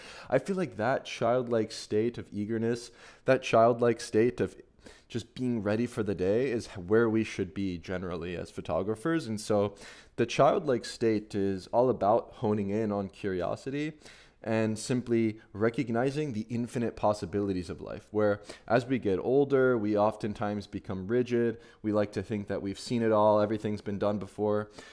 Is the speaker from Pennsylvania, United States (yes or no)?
yes; Philadelphia, Pennsylvania, United States; I'll be sharing with you some photos from Philadelphia in this slideshow today, here from my hometown